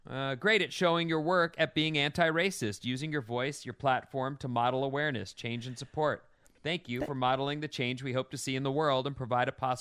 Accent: Minnesota, United States; Ketchup on noodles is a Midwest thing. I grew up in Minnesota, and my mom used to make buttered noodles with salt and pepper

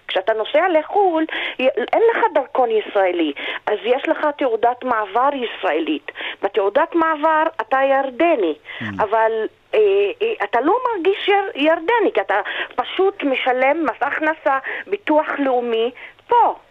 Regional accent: Jerusalem, Palestine; אני תמיד אומרת להם, אני פלסטינית מירושלים. אני שייכת תמיד לירושלים.

